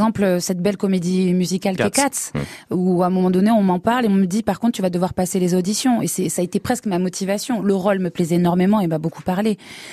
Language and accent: French; Villeneuve-sur-Lot, Nouvelle-Aquitaine, France; also born or lived in Melun; Bah, Villeneuve-sur-Lot, c'est une petite ville pleine de charme, où j'ai grandi et où je suis très heureuse d'être parce que voilà, j'y suis retournée il y a maintenant 6 ans.